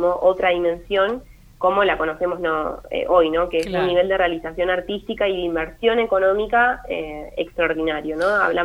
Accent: Gualeguaychú, Entre Ríos, Argentina; a quienes somos de Gualeguaychú, que es una ciudad de 100.000 habitantes y bastante chica

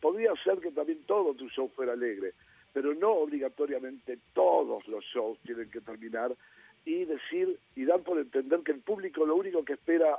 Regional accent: Argentina; yo como argentino me daba siempre un poquito de tristeza compararme con el grupo de comediantes uruguayos

